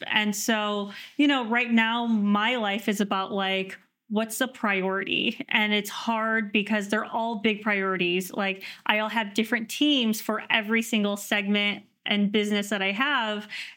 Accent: New York, United States; also born or lived in France; now in Los Angeles, United States; And I think, you know, living in France too was it's kind of isolating because I'm from New York. Like you're in the epicenter of everything there.

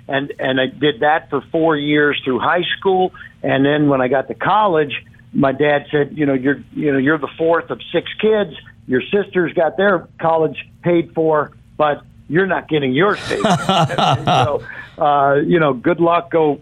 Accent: Cincinnati, Ohio, United States; moved away as an adult; I grew up in Cincinnati, lived there for the first 28 years of my life.

